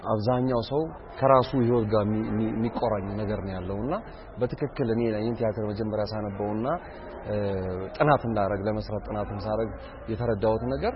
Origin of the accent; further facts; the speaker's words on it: Addis Ababa, Ethiopia; እኔ ከተማ ነው ያደኩት 4 ኪሎ አካባቢ ነው ያደኩት ግን አሁን ወጥቼ አያት አካባቢ ባሰፈር ነው መኖርውና